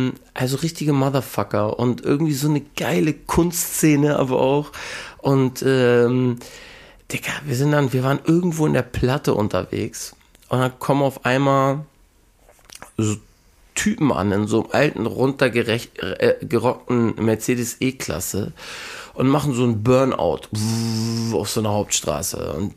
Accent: Eastern Switzerland, Switzerland; Das ist eine ganz unerschlossene Bergregion, wo ich herkomme.

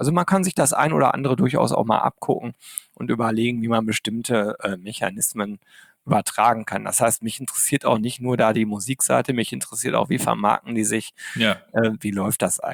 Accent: Arnsberg, North Rhine-Westphalia, Germany; Ich bin im Sauerland groß geworden, in Arnsberg. Das ist so eine Kleinstadt. Die Arnsberger würden jetzt sagen, naja, so klein sind wir auch nicht. Also es ist kein Dorf, aber es ist eine Kleinstadt. Und damals, ich bin 69 geboren

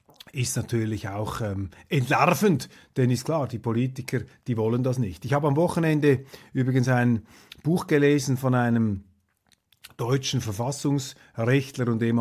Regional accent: Switzerland; Und das ist genau die Gefahr, der wir auch als Schweizer gegenüber sehen uns

